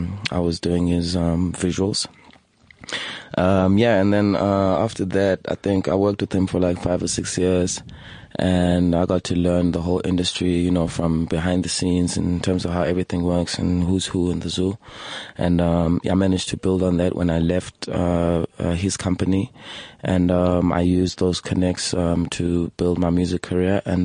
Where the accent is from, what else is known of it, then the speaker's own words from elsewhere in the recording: Queenstown, Eastern Cape, South Africa; also born or lived in Mthatha; now in Johannesburg, South Africa; I'm from Queenstown originally.